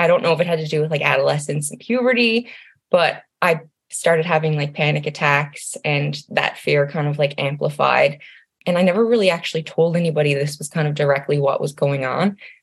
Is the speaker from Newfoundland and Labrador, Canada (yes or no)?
yes; Newfoundland and Labrador, Canada; Yeah, so I'm 27 and I'm from Newfoundland in Canada. Obviously, we're an island and our population is probably just under 525,000.